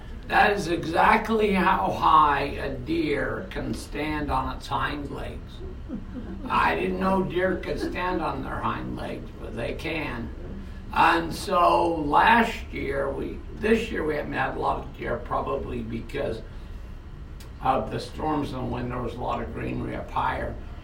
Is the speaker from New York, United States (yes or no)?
no; Utah, United States; I'm a northerner. I was raised in Cache Valley.